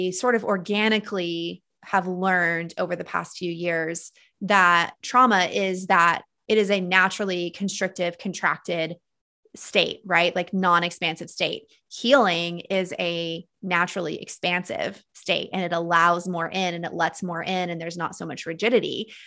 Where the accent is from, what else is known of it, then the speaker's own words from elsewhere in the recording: the South, United States; just growing up in the South in the evangelical Christian church